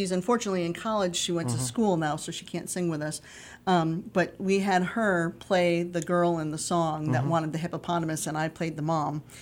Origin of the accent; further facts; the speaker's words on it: Massachusetts, United States; now in Northbridge, United States; So I'm originally from Western Mass, but now I live in Northbridge